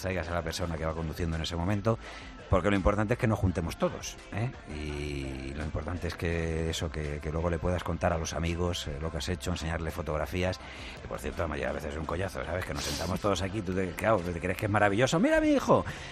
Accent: Madrid, Community of Madrid, Spain; yo soy de Vallecas. Entonces este lenguaje lo utilizamos bastante, ¿sabes?

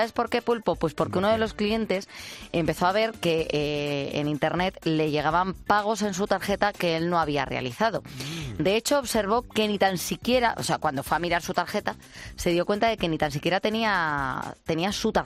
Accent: Madrid, Community of Madrid, Spain; nosotros que somos de Madrid

